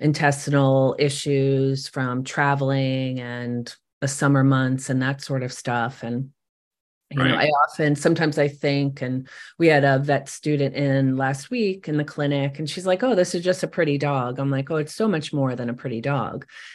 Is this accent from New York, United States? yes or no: yes; New York, United States; And I grew up in New York, and I had these, Westminster was a big deal because that was always on.